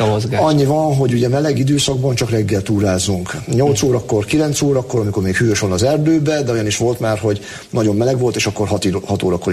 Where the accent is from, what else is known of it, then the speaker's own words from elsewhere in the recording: Heves, Hungary; én a Mátrában nőttem föl, mert nagymamám Sáston volt gondnok még régen, hát gyerekkoromban is ott voltunk, hogy Mátrafüredre sikerült fölköltözni.